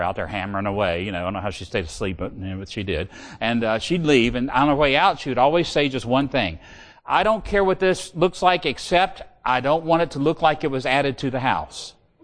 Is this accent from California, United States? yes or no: no; Virginia, United States; My father, I grew up in Virginia.